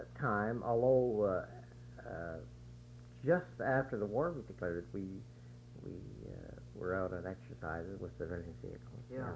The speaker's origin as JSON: {"language": "English", "town": "Broadview", "region": "Saskatchewan", "country": "Canada", "tie": "born or raised there", "said": "I was born in Saskatchewan in 1921 and living in Broadview during the 30s."}